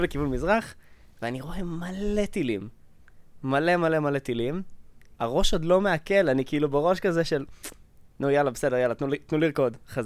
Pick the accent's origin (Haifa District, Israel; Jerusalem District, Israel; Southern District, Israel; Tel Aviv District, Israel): Southern District, Israel; Mishmar HaNegev; גדלתי בקיבוץ במשמר הנגב ליד